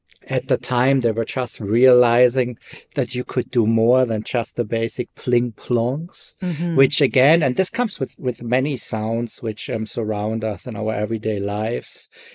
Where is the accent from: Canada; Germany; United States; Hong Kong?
Germany; English is a second language; also born or lived in Ireland; as you can hear, I'm from Germany. Fortunately, I'm not there anymore. But back when I finished my master's in Ireland in music technology